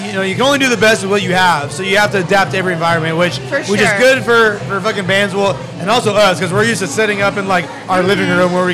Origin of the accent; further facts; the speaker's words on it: California, United States; I was talking to Paul because we're from San Francisco Bay Area, California.